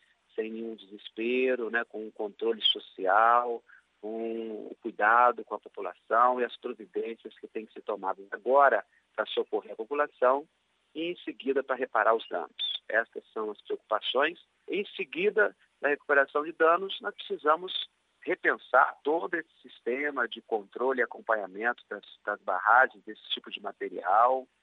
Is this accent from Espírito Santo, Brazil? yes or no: yes; Espírito Santo, Brazil; E como capixaba, uma preocupação com os impactos desta lama ao chegar em território capixaba.